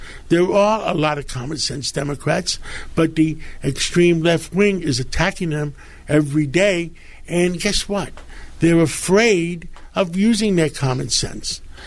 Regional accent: Harlem, New York, United States; and I go back to Harlem, and I try to take care of those kids and teach them that, and tell them, I came from Harlem. I made it. You can make it too.

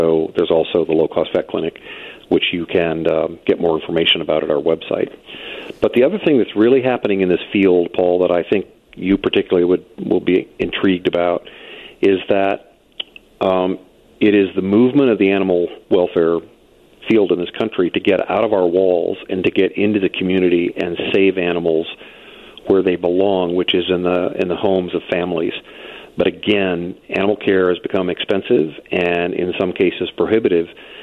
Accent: Indiana, United States; I grew up over near South Bend, Chicago was the big city.

